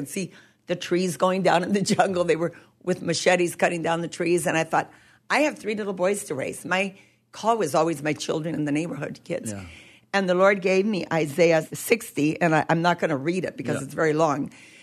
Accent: Colombia; also born or lived in Chile; I grew up in Colombia and in Chile with missionary parents

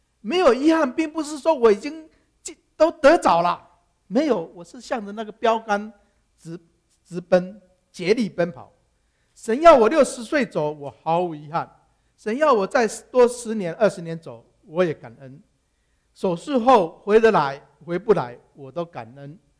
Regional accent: Taiwan; moved away as an adult; now in United States; 我从小是在台湾一贯道的拜偶像交鬼的环境中长大，我的母亲是一贯道的传道人

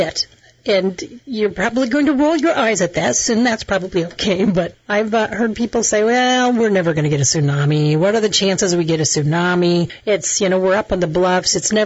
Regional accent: Midwest, United States; And it seems to me, I'm from the Midwest

